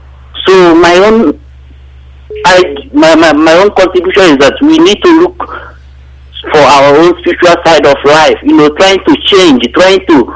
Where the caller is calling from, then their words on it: Vienna, Austria; I'm calling from Austria. Vienna.